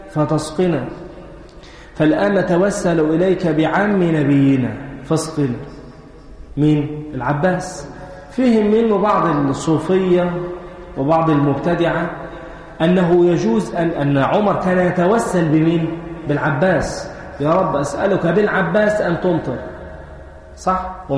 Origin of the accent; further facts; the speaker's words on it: Egypt; لأن ده بيحدث عندنا في مصر.